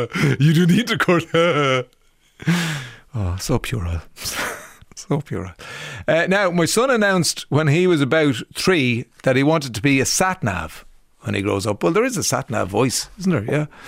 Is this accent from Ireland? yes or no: yes; Cork, Munster, Ireland; And I'm from Cork.